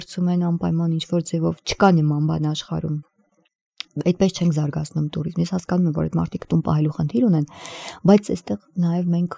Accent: Gyumri, Shirak, Armenia; դա ինձ համար թե որպես գյումրեցի եւ թե զբոսաշրջությամբ զբաղվող մարդ

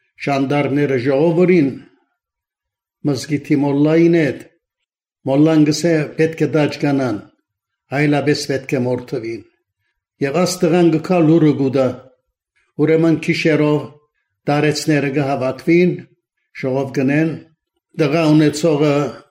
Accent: Amman, Amman Governorate, Jordan; also born or lived in Beirut, Lebanon / Southampton, United Kingdom; Ծնած եմ Հորթանան, Ամման, հայկական դպրոց Կացերեն, մինչև նախագրդարան, հետո արաբական դպրոց, երկրորդական վարժարան արաբական

